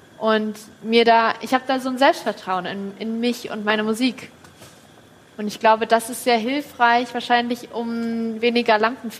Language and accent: German; Kassel, Hesse, Germany; born there; In Kassel.